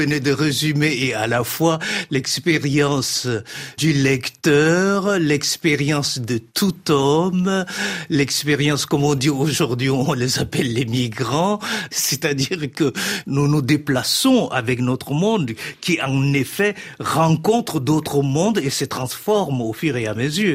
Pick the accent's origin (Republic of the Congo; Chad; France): Chad; de par mes origines de marin-pêcheur, on a l'impression qu'on tangue. Et quand on vient du Tchad, c'est-à-dire un pays essentiellement plat, le monde se soulève à chaque pas.